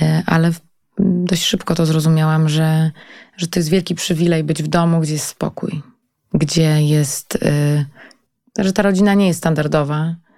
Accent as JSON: {"language": "Polish", "region": "Masovian Voivodeship", "country": "Poland", "tie": "born or raised there", "said": "ja się wychowałam pod Warszawą, więc niby w centrum i w dużym mieście, ale tak naprawdę w małym mieście, bo wychowałam się w takim 20-tysięcznym mieście, gdzie była mała społeczność, gdzie się wszyscy znali"}